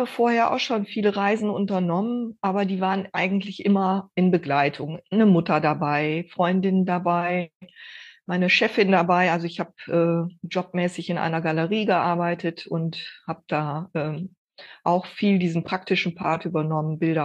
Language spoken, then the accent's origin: German; Osnabrück, Lower Saxony, Germany; born there; moved away as an adult; Ich bin eigentlich gebürtige Osnabrückerin und damals dann wegen Studium meines Mannes und so sind wir hier gelandet und fühlen uns hier pudelwohl.